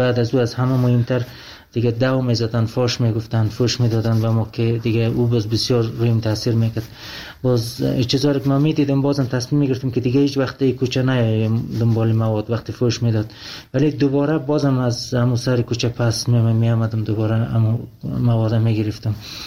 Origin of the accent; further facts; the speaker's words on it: Afghanistan; also born or lived in Iran; همون معتادای خود ایرانی میدید که من افغانی هستم،